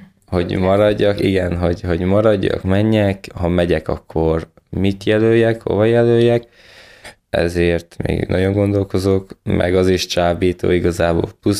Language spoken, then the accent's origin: Hungarian; Kelebia, Bács-Kiskun, Hungary; Én Kelepián nevelkedtem, ott nőttem fel 12-13 éves koromig. Utána Halasra költöztünk